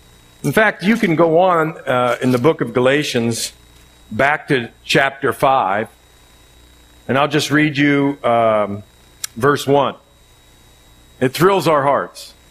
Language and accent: English; United States; We grew up in the United States and all that sort of thing, and freedom and liberty.